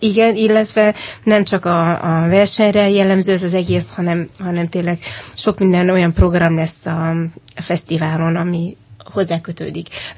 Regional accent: Kaposvár, Somogy, Hungary; a Csiki Gergely Színházban nőttem föl Kaposváron, a szüleim ott voltak zenészek

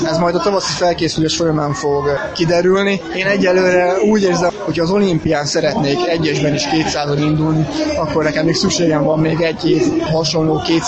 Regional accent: Szeged, Csongrád-Csanád, Hungary; tényleg igazi szegedi vagyok. Tehát világéletemben a szegedi vízitelep 1 kilométeres körzetében laktam

